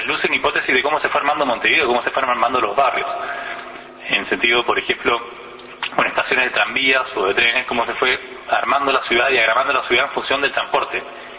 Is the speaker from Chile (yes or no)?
yes; Chile; yo soy chileno